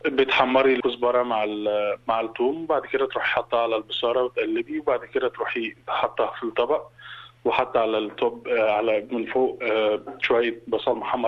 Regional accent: Egypt; عندنا في مصر

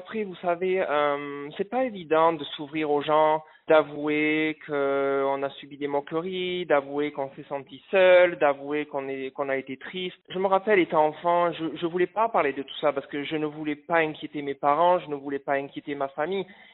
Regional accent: Bordeaux, Nouvelle-Aquitaine, France; now in Australia; Moi, je suis de Bordeaux à la base et j'ai fait mes études en hôtellerie-restauration entre Bordeaux et Toulouse.

